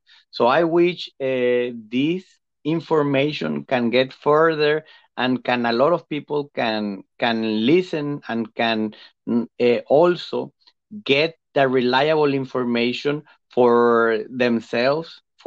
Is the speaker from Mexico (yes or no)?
yes; Mexico; English is a second language; now in United States; I am originally from Mexico, but I like that here in the US